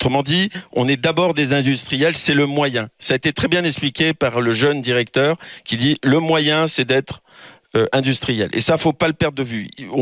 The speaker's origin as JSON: {"language": "French", "town": "Cholet", "region": "Pays de la Loire", "country": "France", "said": "moi, je viens de province, de Cholet, c'est là où est notre activité, on est à Nantes."}